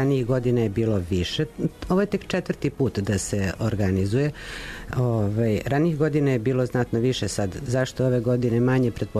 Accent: Pazova, Vojvodina, Serbia; odrasla sam u Pazovi, dosta ljudi poznajem

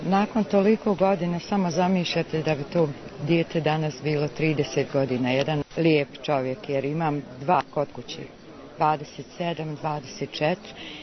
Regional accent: Derventa, Republika Srpska, Bosnia & Herzegovina; dolazim iz Dervente.

